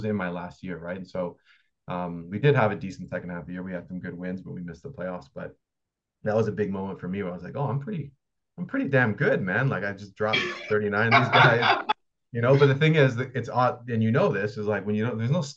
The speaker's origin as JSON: {"language": "English", "town": "Winnipeg", "region": "Manitoba", "country": "Canada", "said": "but they just know I'm from Winnipeg."}